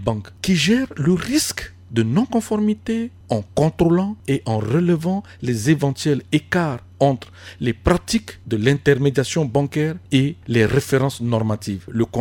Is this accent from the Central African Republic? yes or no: yes; Central African Republic; y compris chez nous en Centrafrique